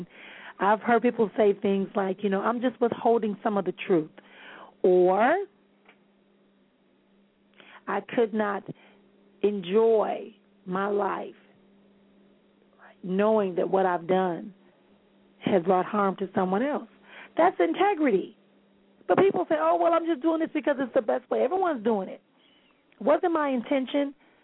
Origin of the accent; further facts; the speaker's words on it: Milwaukee, Wisconsin, United States; My book tour will begin on the 19th of January in my hometown of Milwaukee and work its way down south and then eastwardly.